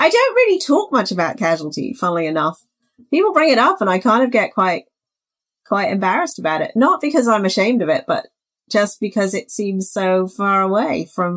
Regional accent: Wimbledon, London, United Kingdom; accent: South London; also born or lived in Reading / Warwickshire; now in Canada; I went to school in the UK, and I ended up with, I guess, a South London accent because I grew up in Wimbledon.

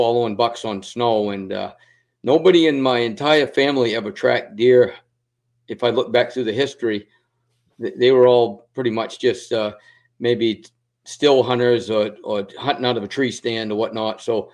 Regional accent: Maine, United States; from Maine

